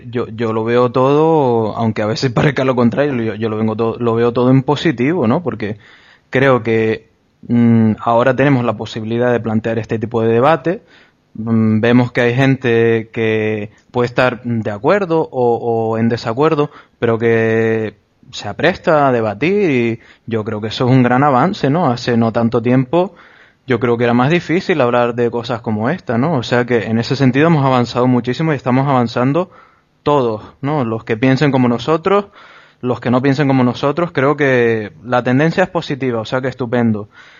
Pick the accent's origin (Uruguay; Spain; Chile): Spain; Canary Islands; Simplemente seamos canarios, estemos cómodos en España